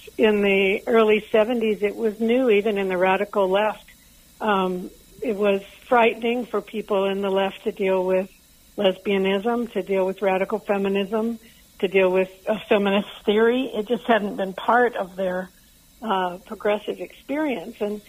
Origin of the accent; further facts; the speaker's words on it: Potter Valley, California, United States; I was born in Potter Valley in Northern California, then went to Ukiah High School.